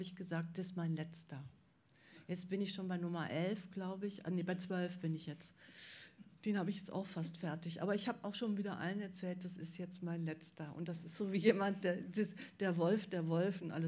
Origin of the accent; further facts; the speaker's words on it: Schwelm, North Rhine-Westphalia, Germany; ich bin relativ früh aus Verzweiflung zum Lesen gekommen, weil das so öde war in der Stadt, aus der ich komme, also die Stadt auch von … die Stadt heißt Schwelm